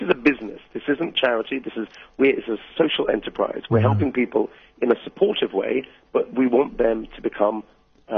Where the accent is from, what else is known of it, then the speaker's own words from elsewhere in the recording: United Kingdom; as a British person, I like things to be very ordered and very punctual and very straightforward.